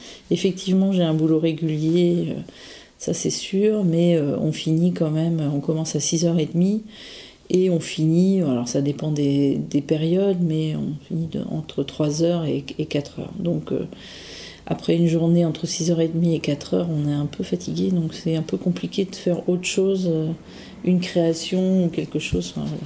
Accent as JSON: {"language": "French", "town": "Lorient", "region": "Brittany", "country": "France", "tie": "born there", "said": "j'ai 45 ans, je vis à Larmor-Plage. Je suis née à Lorient le 14 novembre 1972."}